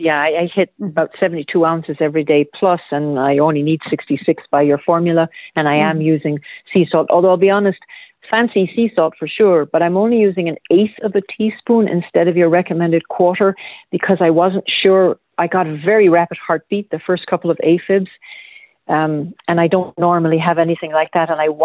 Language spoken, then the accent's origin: English; Ireland; moved away; I'm from Ireland and apparently women over the 60, which I am, in that part of the world often will develop the pernicious anemia